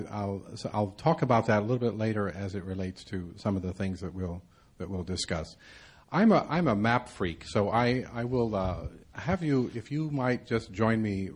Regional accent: Indiana, United States; I first want to tell you that I'm not Turkish, nor am I an Armenian, nor am I a Greek. I am from Indiana.

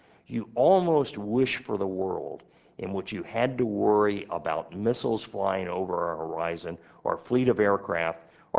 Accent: Texas, United States; which I guess as a Texan I take responsibility for

